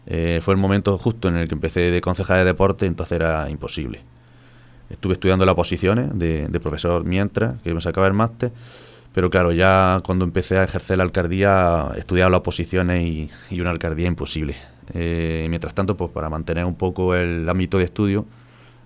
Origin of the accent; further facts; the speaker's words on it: La Iruela, Andalusia, Spain; tengo 34 años, soy natural de La Iruela.